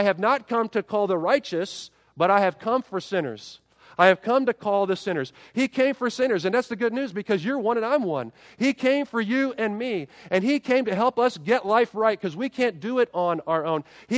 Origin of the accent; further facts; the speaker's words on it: Dayton, Ohio, United States; Erin and I met in Ocean City, New Jersey, when she's from Cleveland and I'm from Dayton